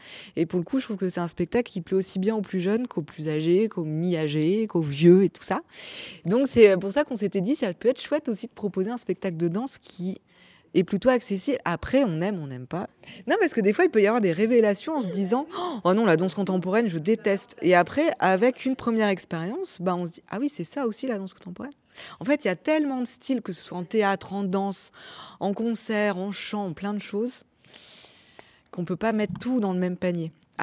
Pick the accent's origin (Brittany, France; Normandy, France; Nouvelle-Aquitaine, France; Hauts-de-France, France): Hauts-de-France, France; Moi, voilà, je suis pas née en Algérie, mes parents non plus, je suis française, etc. Mais je viens du Nord-Pas-de-Calais.